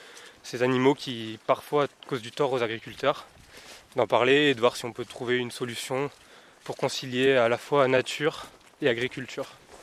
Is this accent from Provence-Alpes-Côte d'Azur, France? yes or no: yes; Provence-Alpes-Côte d'Azur, France; Je viens des Alpes du Sud. C'est pas du tout le même milieu, je suis pas du tout habitué à cette région